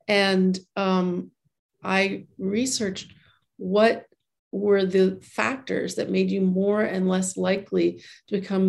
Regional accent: New York City, New York, United States; I am suspicious, but then I was born and raised in Manhattan, so it kind of comes with the territory.

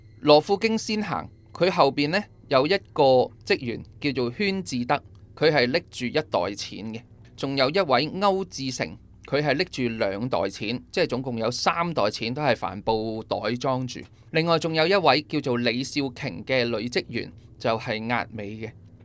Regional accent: Macau; 其实我哋好多澳门人都知嘅，但系我哋澳门人咧好少会行嗰条路仔嘅。

